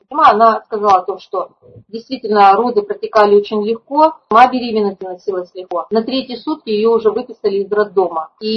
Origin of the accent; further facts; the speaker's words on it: Vladivostok, Primorsky Krai, Russia; Ну, в общем, мы дальневосточники были рады друг другу